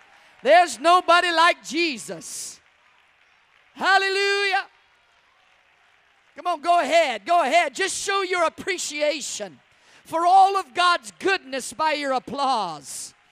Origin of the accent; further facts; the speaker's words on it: Nassau, New Providence, Bahamas; also born or lived in Lakeland, United States / Texas / Alabama / Florida; I lived in Lakeland for a short time in Florida when I was a young man. And then I grew up in Nassau, Bahamas for quite a while. And so I've had a unique upbringing all around the country, Texas, Alabama, Florida, Kentucky, Ohio, West Virginia, California.